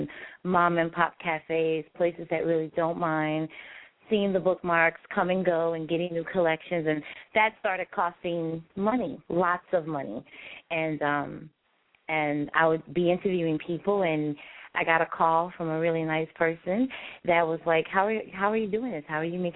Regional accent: New Orleans, Louisiana, United States; being that we're from New Orleans.

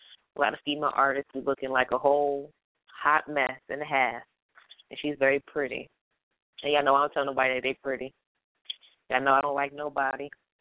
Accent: New Jersey, United States; See, I'm from New Jersey, and my dad lives in New York

